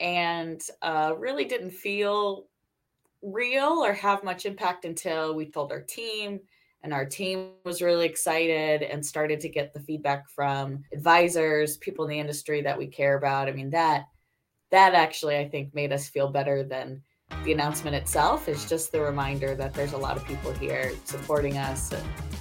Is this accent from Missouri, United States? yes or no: yes; St. Louis, Missouri, United States; born there; also born or lived in Canada; So I grew up in several cities across the U.S. and Canada. Was born in St. Louis, but we moved about every 2 or 3 years. I think St. Louis still feels like home to me.